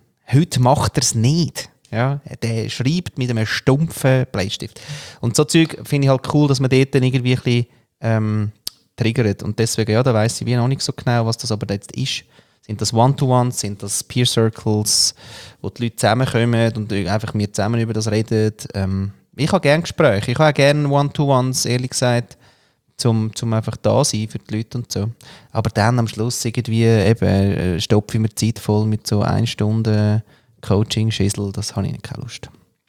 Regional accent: Austria

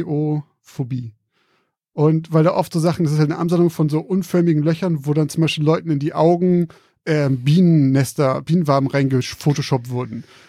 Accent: Bremen, Germany; Wir kommen ja auch aus Bremen.

